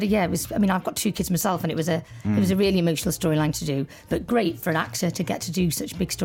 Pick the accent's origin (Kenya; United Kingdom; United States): United Kingdom; Liverpool, North West England; Oh, God, well, I'm from the North Liverpool and I was brought up on